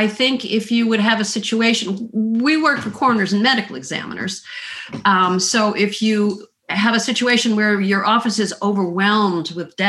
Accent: Midwest, United States; also born or lived in Minnesota; I grew up in the Midwest, partly in Illinois near Chicago and partly in Minnesota. I've lived in the South, though, for the vast majority of my life.

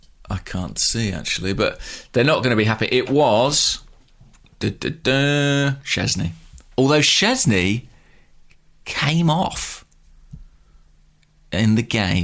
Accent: England, United Kingdom; It'd be very cool for me as an English man if Saka and Smith Rowe and Ramsdale played.

